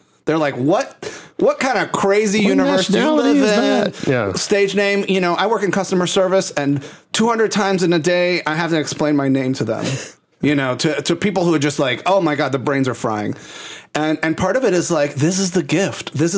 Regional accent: San Juan, Puerto Rico; now in Chicago, United States; in some ways I am an outsider in my hometown of San Juan, Puerto Rico, here in Chicago.

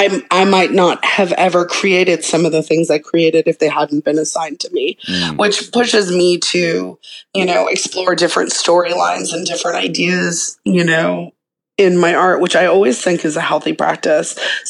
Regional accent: United States; I do participate in capitalism because I am an American.

